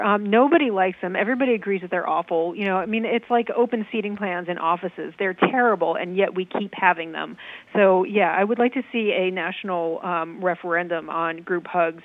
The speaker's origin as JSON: {"language": "English", "town": "Manchester", "region": "Connecticut", "country": "United States", "tie": "born or raised there", "said": "I grew up in Manchester, Connecticut. In fact, about like a half a mile from Shady Glen."}